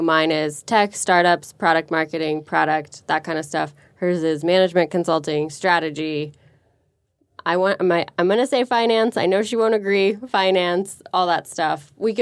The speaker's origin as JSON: {"language": "English", "town": "San Francisco", "region": "California", "country": "United States", "tie": "born or raised there", "said": "But growing up in San Francisco, it's everywhere."}